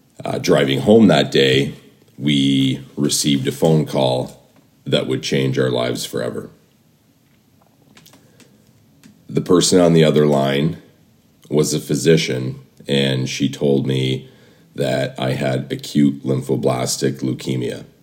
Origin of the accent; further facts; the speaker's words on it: Windsor, Ontario, Canada; now in United States; I am proudly born and raised in Windsor, Ontario, and I currently live in the United States.